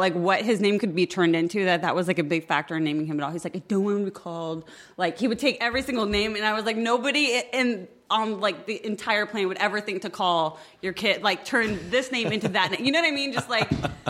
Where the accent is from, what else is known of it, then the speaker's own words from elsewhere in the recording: Midwest, United States; now in Los Angeles, United States; I didn't grow up in Los Angeles and I come from the Midwest